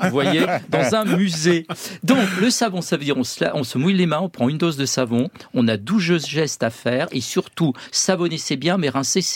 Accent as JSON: {"language": "French", "region": "Grand Est", "country": "France", "said": "quelles que soient vous soyez breton ou alsacien comme moi"}